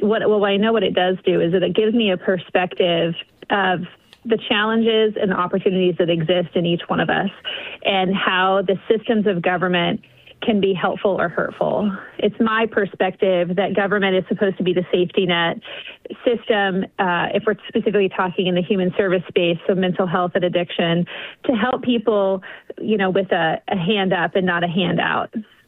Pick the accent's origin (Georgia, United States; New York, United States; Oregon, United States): Oregon, United States; Eugene; born there; Yeah, so I was born in Eugene, and my parents were married, and then they divorced when I was real young.